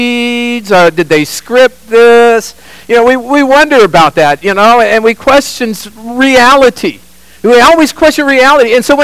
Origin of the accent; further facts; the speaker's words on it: Sacramento, California, United States; I grew up in Sacramento